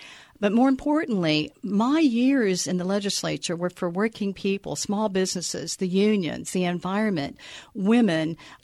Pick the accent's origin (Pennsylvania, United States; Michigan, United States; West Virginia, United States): West Virginia, United States; I'm a coal miner's daughter. I grew up on Buzzard Rock Mountain north of Charleston, that we didn't have hot and cold running water